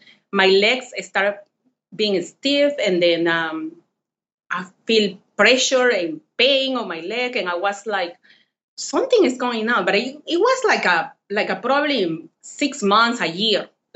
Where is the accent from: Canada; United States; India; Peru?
Peru; Lima; English is a second language; from Lima, Peru, to start it with. So English is not my first language, so bear with me and my accent.